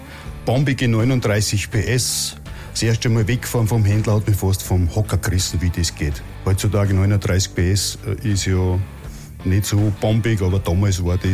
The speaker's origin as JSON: {"language": "German", "region": "Salzburg", "country": "Austria", "said": "das erste Mal versuche mich dialektmäßig einigermaßen gewählt auszudrücken, als waschechter Österreicher, sodass ich einigermaßen verständlich bin."}